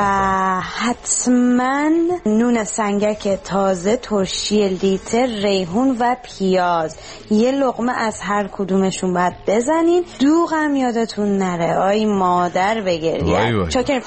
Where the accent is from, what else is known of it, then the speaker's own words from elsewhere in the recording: Tehran, Tehran Province, Iran; من از تهرانم